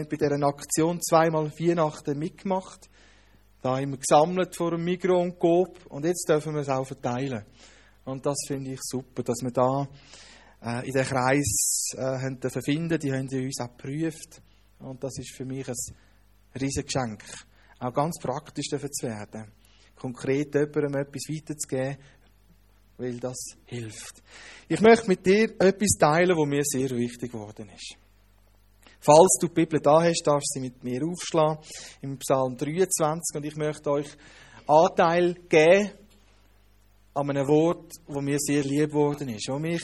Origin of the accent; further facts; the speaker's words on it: Konolfingen, Bern, Switzerland; Ich komme aus Konolfingen, aus dem Emmental, bin dort Gemeindeleiter seit mehr als 5 Jahren.